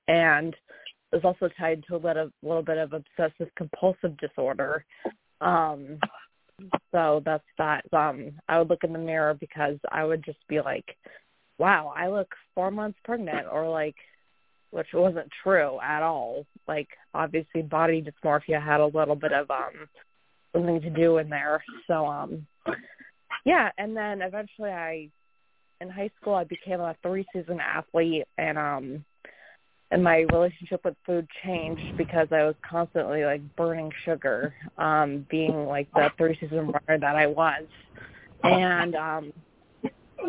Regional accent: New England, United States; I am from New England, and I'm kind of Mary's co-host for this evening

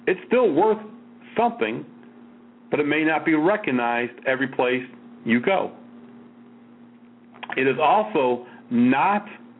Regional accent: Connecticut, United States; Well, I grew up in Connecticut. I've been to Yale.

